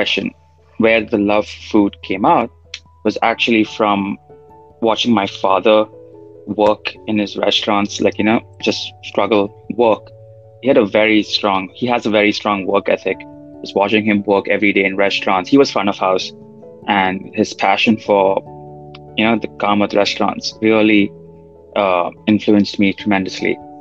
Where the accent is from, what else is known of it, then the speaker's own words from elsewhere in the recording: Maharashtra, India; also born or lived in Kumta; I'm from Maharashtra, but I was born in Karnataka in a town called Kumta, and … are from the Konkan area of India. So that includes Maharashtra, Goa, Karnataka.